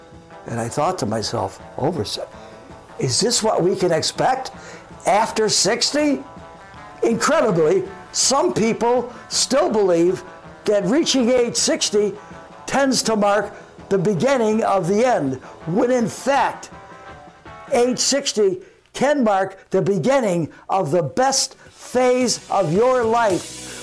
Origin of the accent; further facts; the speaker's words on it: Buffalo, New York, United States; born or raised there